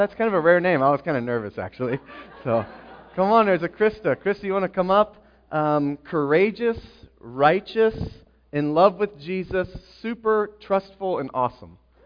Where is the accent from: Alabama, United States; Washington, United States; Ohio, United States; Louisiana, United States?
Ohio, United States; Tipp City; I'm from Tip City, and I'm going to just start with my daughter.